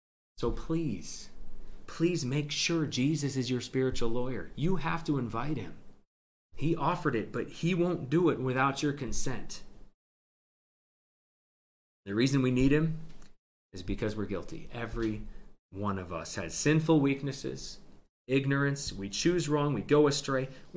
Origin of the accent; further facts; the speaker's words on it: Vermont, United States; I grew up in Vermont, and we were all pretty much the same up there.